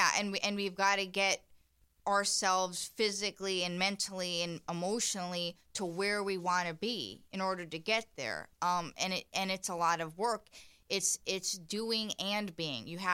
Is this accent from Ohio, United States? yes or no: no; Indiana, United States; And I'm from Indiana, and I really never liked that. I call it small town mentality.